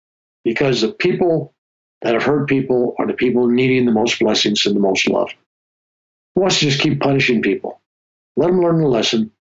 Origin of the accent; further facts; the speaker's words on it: Ireland; Being an Irishman, it comes out of me once in a while, so forgive me.